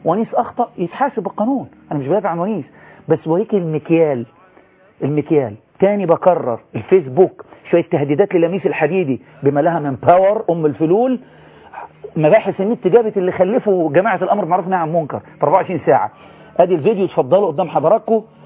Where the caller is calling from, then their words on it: Sohag, Sohag Governorate, Egypt; انا من سوهاج حي غرب منطقه اسمها الشهيد عبد المنعم رياض.